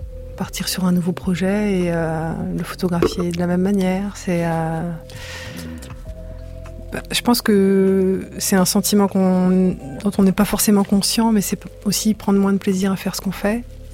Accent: France; Moi, en tant que Française, je pouvais aller au Liban, je pouvais aller en Iran, je pouvais aller en Israël

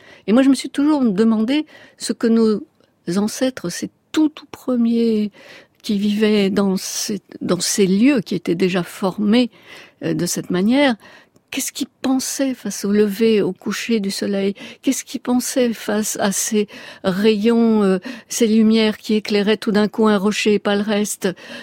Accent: Paris, Île-de-France, France; born there; je suis née à Paris et j'ai travaillé finalement beaucoup de temps à Paris.

